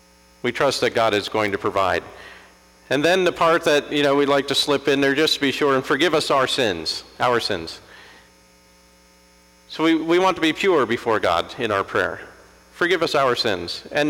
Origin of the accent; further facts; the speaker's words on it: Florida, United States; Irishman growing up in Florida, not a good combination.